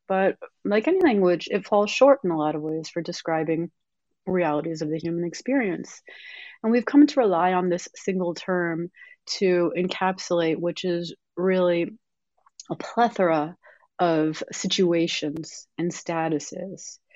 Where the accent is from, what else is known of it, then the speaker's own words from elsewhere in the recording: United States; born there; Well, I was born in the United States. I'm a dual citizen, and I'm also a fiction writer.